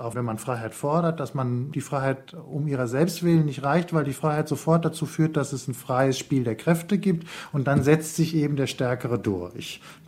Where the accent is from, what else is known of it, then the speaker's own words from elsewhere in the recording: West Germany, Germany; Ich als Westdeutscher in West-Berlin damals lebend